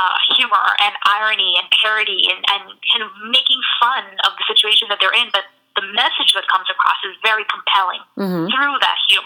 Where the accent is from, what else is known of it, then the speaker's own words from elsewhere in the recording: New York City, New York, United States; also born or lived in Maryland / Washington, D.C.; Well, I grew up in New York, so I've been, you know, familiar with a lot of the museums. I grew up going to museums in New York City